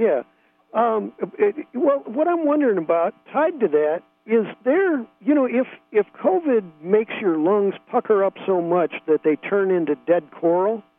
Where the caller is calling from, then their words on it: San Francisco, California, United States; Oh, I'm actually calling you from down in San Francisco.